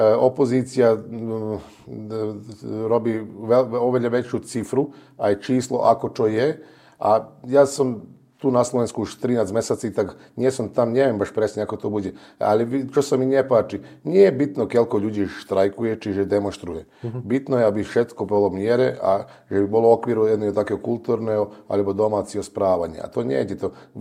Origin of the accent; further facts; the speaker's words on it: Serbia; Slovak is a second language; now in Slovakia; Pochádzam zo Srbska, u nás boli demonstrácie, ja pamätám aj v 91. roku, aj v 99. roku boli, a v 2003.